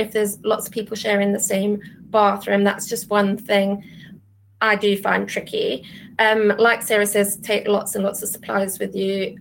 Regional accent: South Africa; moved away; I'm from South Africa originally. I've still got family out there and regularly go out to visit.

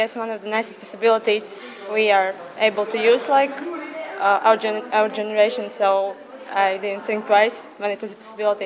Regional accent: Latvia; I'm from Latvia.

